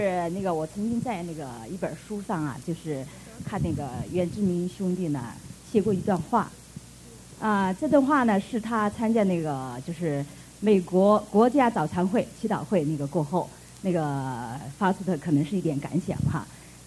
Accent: China; now in North America; 但是我是从中国来，虽然我现在在北美，那我还是很关心我的祖国。

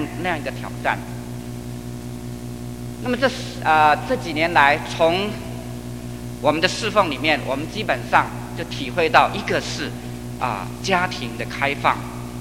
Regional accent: Taiwan; now in Japan; 我是土生土长的台湾的年轻人，

